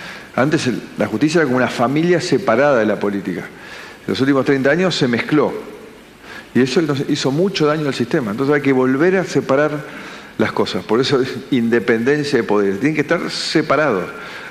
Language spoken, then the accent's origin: Spanish; Argentina; soy el único argentino que creo que cuando pierde la selección vota por Brasil en el Mundial